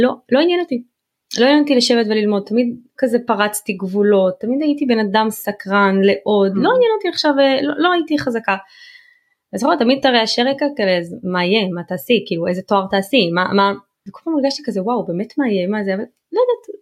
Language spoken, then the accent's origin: Hebrew; Bnei Brak, Central District, Israel; also born or lived in Safed; אני נולדתי בצפת, אוקיי, בארץ, עברנו בגיל 10 לבני ברק למרכז